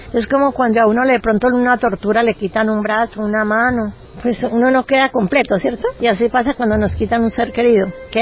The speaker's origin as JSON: {"language": "Spanish", "country": "Colombia", "said": "no fueron capaces de hacer respetar nuestros derechos como colombianos"}